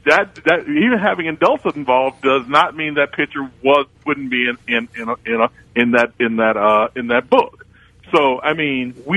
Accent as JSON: {"language": "English", "region": "the South", "country": "United States", "said": "I am from the South."}